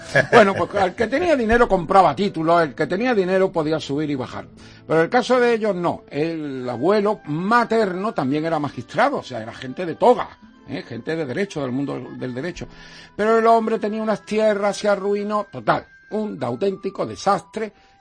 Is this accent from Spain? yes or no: yes; Madrid, Community of Madrid, Spain; yo soy muy madrileño. Ayer estuve en Madrid, en la Biblioteca Nacional, presentando un libro, o sea que yo soy muy madrileño, me encanta la ciudad